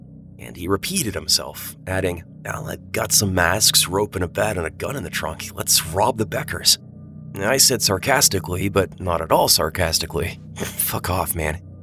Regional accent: New Brunswick, Canada; moved away as an adult; also born or lived in Ontario; I moved from New Brunswick, I'm in Canada, to Ontario, and was living with my dad.

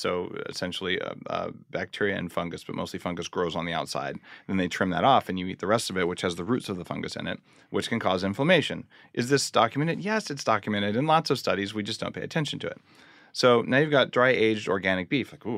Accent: New Mexico, United States; I grew up in New Mexico. We eat red chili and green chili, and like it's delicious

